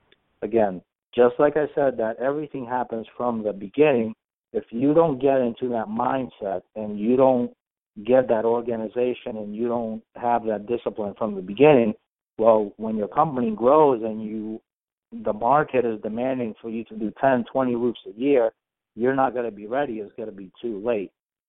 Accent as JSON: {"language": "English", "region": "Massachusetts", "country": "United States", "said": "I mean, I'm from Massachusetts, so here everybody and their cousin and their uncle and your neighbor next door is going to sue you"}